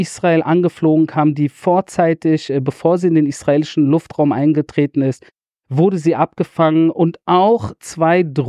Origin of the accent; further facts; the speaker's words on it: Iran; wo ich persönlich als Iraner, wenn ihr so wollt, bin ich froh, dass er von uns gegangen ist.